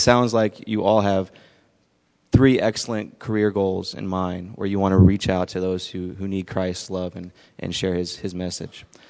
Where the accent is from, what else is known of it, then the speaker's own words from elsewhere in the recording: Dayton, Ohio, United States; also born or lived in Texas; now in California, United States; I am originally from Dayton, Ohio, lived in Texas for about 11 years, and now I'm out in California